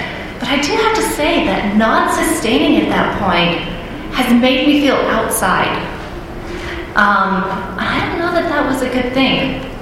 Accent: Texas, United States; I'm from Texas. The same people go to church in that ward now as did when I grew up, and every woman at church speaks with a southern accent because that's what you do.

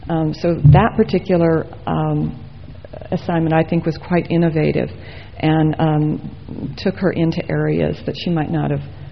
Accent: Las Vegas, Nevada, United States; I grew up in the Las Vegas area the same time she did

